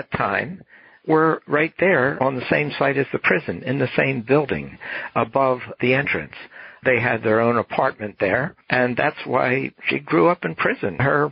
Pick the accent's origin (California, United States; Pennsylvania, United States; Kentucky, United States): Pennsylvania, United States; Norristown; I was at an event in the park in Norristown, my hometown in Pennsylvania, which actually became the setting for Maniac McGee